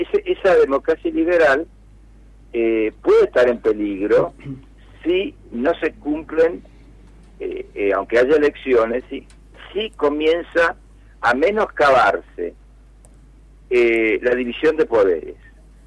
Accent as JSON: {"language": "Spanish", "country": "Argentina", "said": "como los argentinos entendemos el liberalismo"}